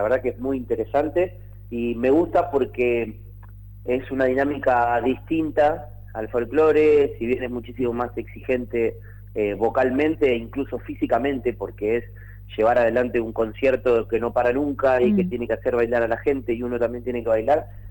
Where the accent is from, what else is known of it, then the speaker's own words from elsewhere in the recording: Arroyo Seco, Santa Fe, Argentina; era un barrio en Arroyo Seco de provincias por ahí unidas en un mismo barrio, porque me acuerdo que había mucha gente del Chaco que escuchaba mucho chamamé